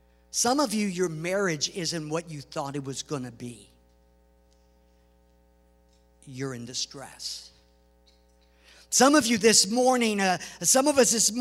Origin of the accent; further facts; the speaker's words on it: Long Beach, California, United States; I grew up in Long Beach. And I can remember in Long Beach, I can remember where we would leave our bedroom windows open at night when we went to bed.